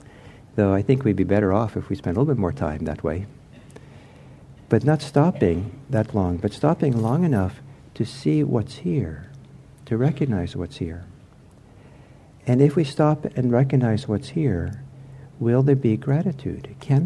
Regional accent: Geneva, Switzerland; now in United States; But when I was growing up in Geneva in the 1950s, we had to boil the water because the water wasn't clean.

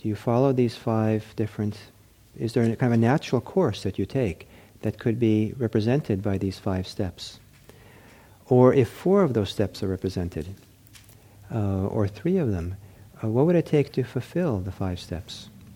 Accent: Norway; English is a second language; now in Redwood City, United States; I'm from Norway and, you know, so I come out of that, you know. If I'd only been, you know, been raised Pentecostal, we would have had a whole different kind of way of doing Buddhism here in Redwood City.

